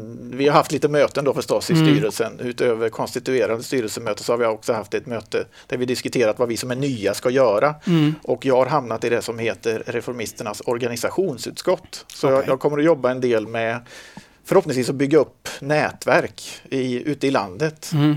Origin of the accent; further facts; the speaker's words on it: Tidaholm, Västra Götaland County, Sweden; also born or lived in Gothenburg; Jag är född och uppvuxen i Skaraborg, så jag är västgöte.